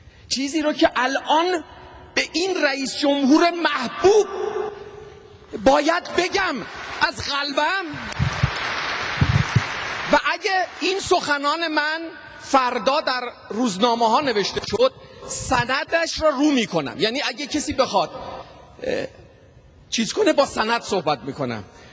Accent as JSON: {"language": "Persian", "country": "Iran", "said": "دوست دارم بگم از ایران میام اول."}